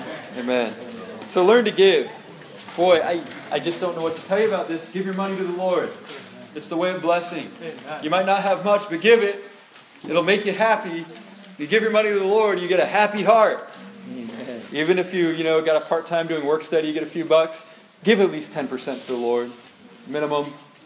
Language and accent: English; Oregon, United States; Like, I grew up on the West Coast. I moved to the East Coast.